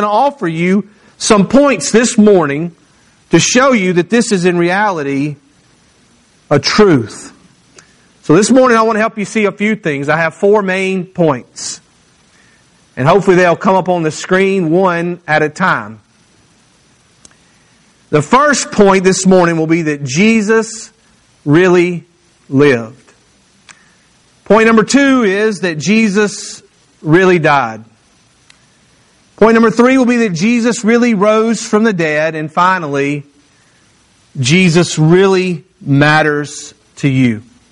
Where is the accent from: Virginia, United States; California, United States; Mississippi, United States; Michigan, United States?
Mississippi, United States; now in Louisiana, United States; Well, we're in Louisiana parish. I'm from Mississippi. We have counties.